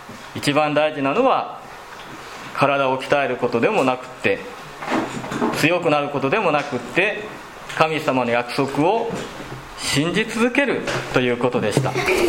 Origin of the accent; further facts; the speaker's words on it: Osaka, Japan; 先生も大阪で育って、香川でもアカンって言うかなダメなことをアカンって言いますけれども